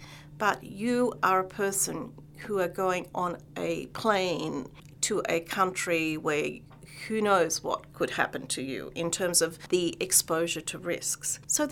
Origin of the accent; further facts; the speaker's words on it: Australia; I'm Australian, and so people live in fear of sharks, snakes, and spiders. So I'm lucky to live on a beautiful beachside suburb